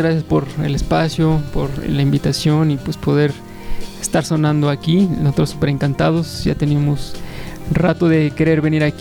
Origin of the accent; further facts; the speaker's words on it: Cuernavaca, Morelos, Mexico; Somos un grupo local, somos aquí de Cuerna.